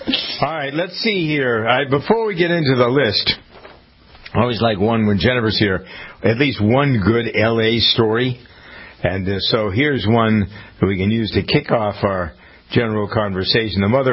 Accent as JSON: {"language": "English", "town": "Framingham", "region": "Massachusetts", "country": "United States", "tie": "born or raised there", "said": "a bunch of Haitian refugees who have found their way to my hometown of Framingham, Massachusetts."}